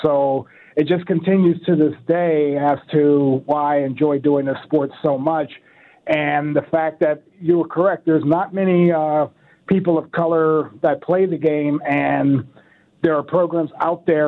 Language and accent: English; Pennsylvania, United States; I grew up in the Hill District and East Liberty, and in 1972, my parents moved from the Hill District to East Liberty, and it was at that time, that year, I was about 11 years old